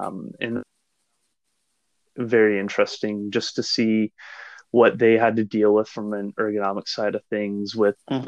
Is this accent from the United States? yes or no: no; Kingston, Ontario, Canada; in my hometown of Kingston in a fitness center.